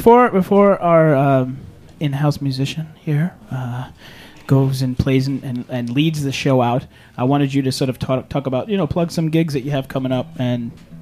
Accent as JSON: {"language": "English", "country": "United States", "said": "as an American, as Italian, I want to set the standard straight."}